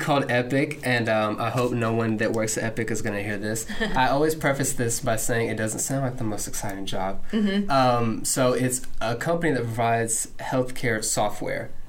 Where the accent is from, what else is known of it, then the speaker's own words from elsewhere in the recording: Athens, Alabama, United States; like Sheena said. I'm from Athens, Alabama, so it's about 30 minutes south of Tennessee, but also 30 minutes north of Huntsville.